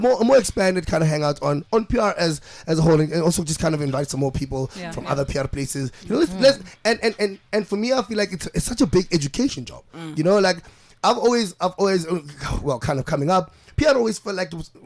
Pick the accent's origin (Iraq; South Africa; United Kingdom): South Africa; Soweto, Gauteng; The best of Ndofaya, the best of every place, guys. Yeah, because I'm from Middleland Zone 9.